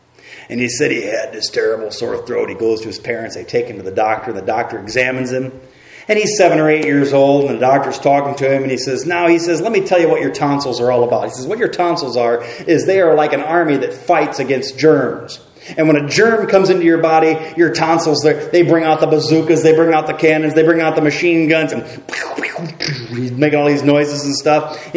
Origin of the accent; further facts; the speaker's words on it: Indiana, United States; When we first moved here, you said I talk funny because I was from the Midwest. I wasn't from around here.